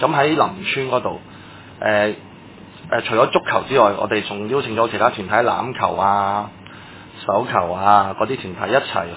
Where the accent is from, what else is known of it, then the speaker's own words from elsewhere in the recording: Tai Po, Hong Kong; 我自己係大埔足球會嘅第一代地區土生土長嘅球員啦